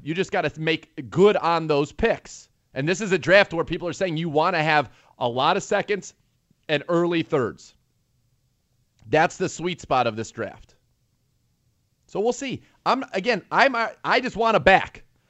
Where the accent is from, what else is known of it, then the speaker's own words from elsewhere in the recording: California, United States; I'm sorry. I'm from California. Los Angeles Rams.